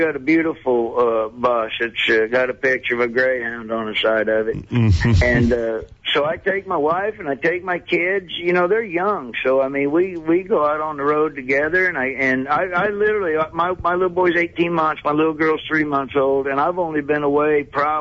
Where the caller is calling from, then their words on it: Florida, United States; I'm calling it from Florida now because I like it when it's warm.